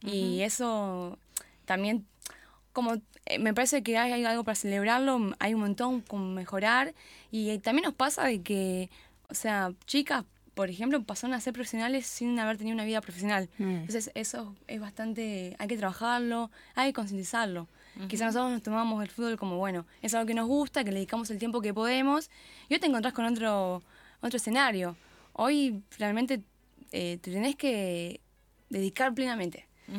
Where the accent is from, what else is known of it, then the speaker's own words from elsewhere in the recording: Campana, Buenos Aires Province, Argentina; Yo soy de Campana